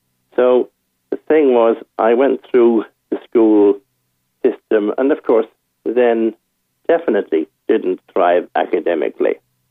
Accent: Ireland; now in Manchester, United Kingdom; I'm originally Irish. I came over here in 1981.

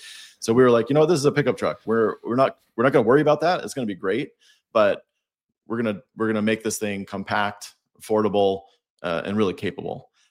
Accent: Washington, United States; I grew up in Washington State as my co-founder, where it's very wet

